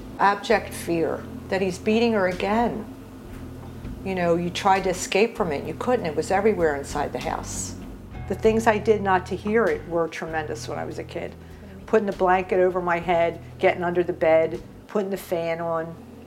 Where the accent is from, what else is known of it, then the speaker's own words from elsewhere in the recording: Philadelphia, Pennsylvania, United States; Born and raised in West Philadelphia, I grew up at 49th and Girard. My one grandmother lived up the street.